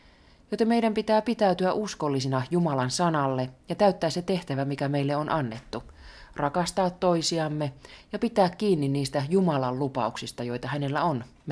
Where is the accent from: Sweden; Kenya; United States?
United States; Finnish is a second language; now in Mikkeli, Finland; Nuoriso on pitkälti aivan samanlaista kuin nuoret kotimaassani Yhdysvalloissa.